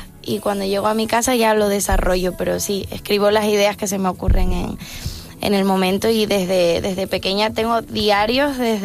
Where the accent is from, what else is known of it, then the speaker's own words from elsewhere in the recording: La Palma, Canary Islands, Spain; yo soy de La Palma, que es todo paz y tranquilidad.